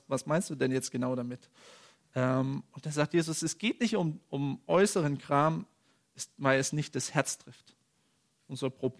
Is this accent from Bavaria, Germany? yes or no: no; Cottbus, Brandenburg, Germany; Also ich komme aus Cottbus, da gibt es manche Leute, die sind sehr kritisch, was diese ganze Thematik angeht.